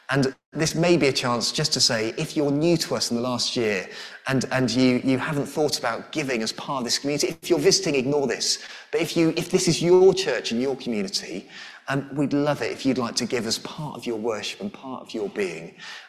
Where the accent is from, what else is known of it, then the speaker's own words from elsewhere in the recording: England, United Kingdom; We are English, I know.